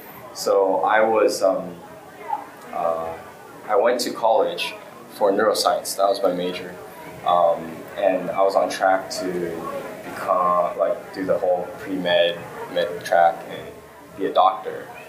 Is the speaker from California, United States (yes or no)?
yes; West Covina, California, United States; I grew up out in West Covina, in the San Diego Valley area. My parents are immigrants. They came here from Taiwan.